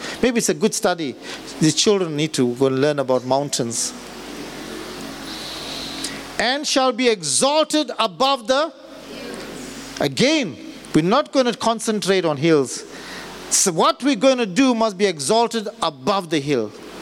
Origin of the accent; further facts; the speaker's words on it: Chatsworth, KwaZulu-Natal, South Africa; We're born like this. We are from Chatsworth. We'll stay like this.